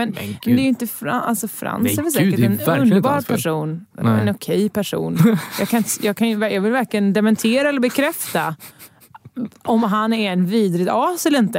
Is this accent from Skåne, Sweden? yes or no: no; Västra Götaland County, Sweden; accent: Gothenburg; Jag tror du menar att du hatade min dialekt nu igen. Ja. Nej, men det var göteborgska.